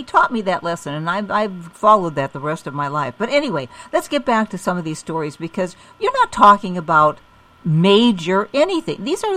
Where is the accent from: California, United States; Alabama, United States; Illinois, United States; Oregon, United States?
Illinois, United States; Chicago; I was born and raised in Chicago.